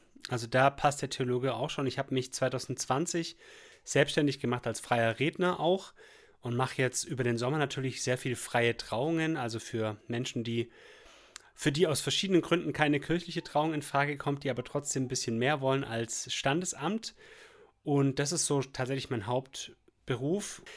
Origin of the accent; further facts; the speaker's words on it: Esslingen am Neckar, Baden-Württemberg, Germany; now in Remseck, Germany; Eigentlich aus Esslingen am Neckar.